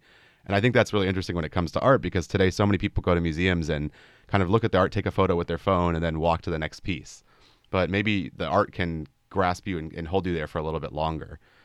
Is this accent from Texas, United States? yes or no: no; Los Angeles, California, United States; Yeah, I grew up in Los Angeles originally, and you know, I was the son of two teachers and artists in their own way.